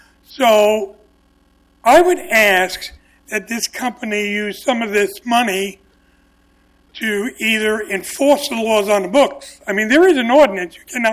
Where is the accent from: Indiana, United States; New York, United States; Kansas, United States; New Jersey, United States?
New York, United States; I grew up in New York, so I know New York.